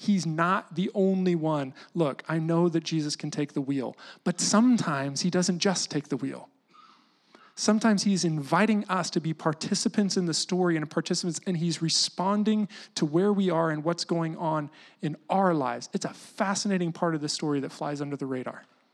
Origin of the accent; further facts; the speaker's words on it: United States; I grew up in the United States in high school in a huge purity movement.